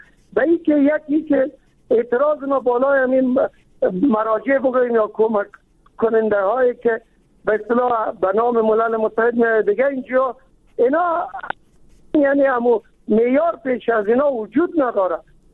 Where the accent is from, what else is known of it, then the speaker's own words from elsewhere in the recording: Kabul, Afghanistan; ما چون خود از کابل هستیم